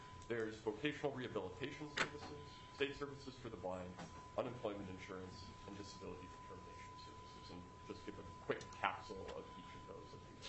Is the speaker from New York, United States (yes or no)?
no; Minneapolis, Minnesota, United States; so born and raised in Minneapolis, but I actually spent a lot of time in Rep. Zalesnikar's district. My mom's family's all from Duluth, and I spent a lot of time in Hermantown